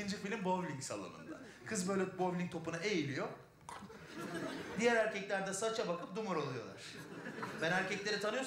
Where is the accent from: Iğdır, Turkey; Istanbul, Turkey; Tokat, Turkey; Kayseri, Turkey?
Kayseri, Turkey; Kayseriliyiz biz.